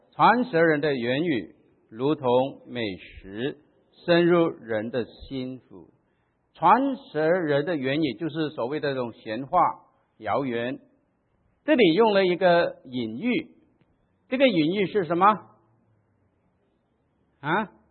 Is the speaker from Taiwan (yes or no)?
no; Malaysia; 我是马来西亚来的啊